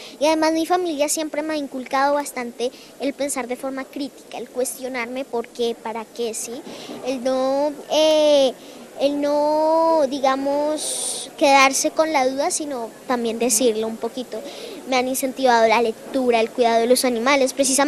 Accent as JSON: {"language": "Spanish", "region": "Bogotá", "country": "Colombia", "tie": "born there", "also_born_or_lived": "Villeta", "said": "Sí, yo nací en Bogotá, pero yo me considero un villetano, que es el pueblo, es una zona rural exactamente de Colombia, muy bonita sinceramente."}